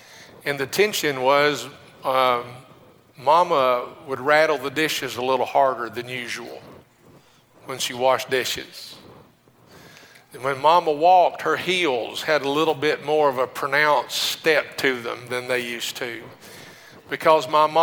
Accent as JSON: {"language": "English", "town": "Decatur", "region": "Illinois", "country": "United States", "tie": "born there", "also_born_or_lived": "Maryville, Tennessee", "said": "I remember I was born in Illinois, Decatur, Illinois, and we lived in East Tennessee in Maryville, which is south of Knoxville."}